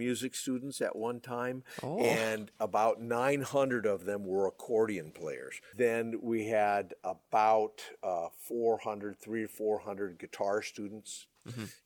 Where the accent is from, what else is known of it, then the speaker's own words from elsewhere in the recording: Cedar Rapids, Iowa, United States; now in Los Angeles, United States; I grew up in Cedar Rapids, Iowa.